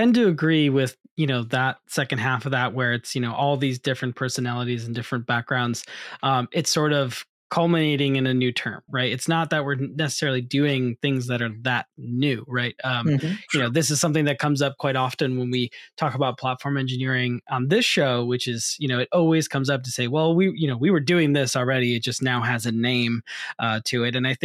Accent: New York, United States; From Boston? I wish. I'm originally from New York.

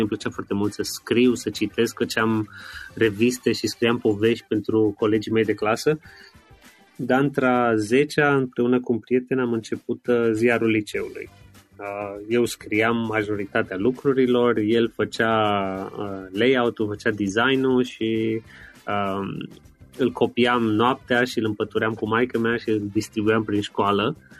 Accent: Târgu Mureș, Mureș County, Romania; eu sunt din Târgu Mureș și m-am născut într-o familie de medici, mă rog, o primă generație de medici.

